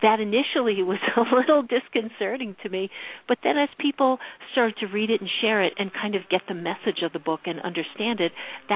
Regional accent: New York City, New York, United States; even though I didn't grow up in rural Wisconsin, you know, I grew up in New York City

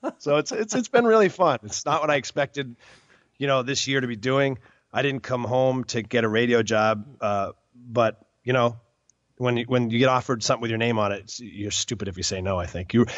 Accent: Boston, Massachusetts, United States; I got a show back in my hometown in Boston.

